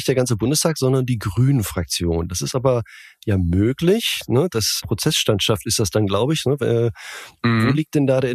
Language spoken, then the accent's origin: German; Northern Germany, Germany; Als Norddeutscher.